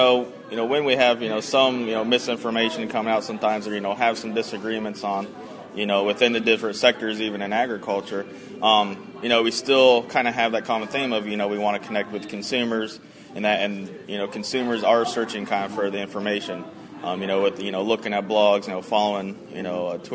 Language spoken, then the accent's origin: English; Ohio, United States; I'm from Central Ohio, and this will be my third year teaching.